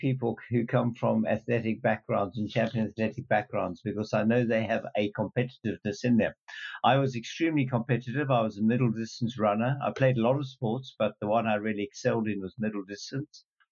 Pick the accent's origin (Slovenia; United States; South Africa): South Africa; Yes, very much born and bred family from 2-3 generations there. It was difficult times in South Africa.